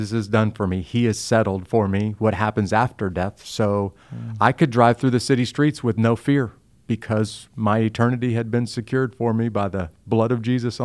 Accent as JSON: {"language": "English", "region": "Midwest", "country": "United States", "tie": "born or raised there", "said": "but I grew up in the Midwest. Our family didn't own a farm, and the little small farming community I come from, if you don't have a farm, there's not much of a future after high school."}